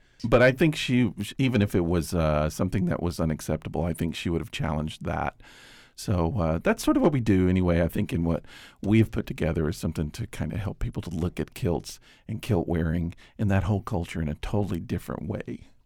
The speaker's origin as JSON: {"language": "English", "region": "Tennessee", "country": "United States", "tie": "born or raised there", "said": "I grew up in East Tennessee, which is pretty heavy Scots-Irish influence."}